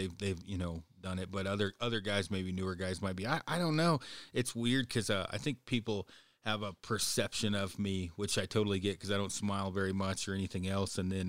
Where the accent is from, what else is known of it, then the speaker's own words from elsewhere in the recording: Detroit Lake, Oregon, United States; And my hometown was only a couple hundred people. And so. And where is that? In Detroit Lake, Oregon.